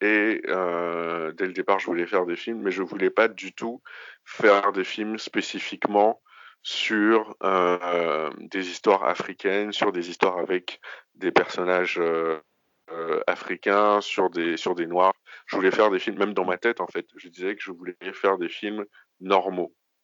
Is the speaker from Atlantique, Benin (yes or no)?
no; Cotonou, Littoral, Benin; moved away as an adult; now in France; Moi, je suis d'origine, je suis béninois. J'ai vécu pendant 18 ans à Cotonou, au Bénin, en Afrique de l'Ouest, pour ceux qui ne voient pas où c'est. Et je suis venu en France pour mes études.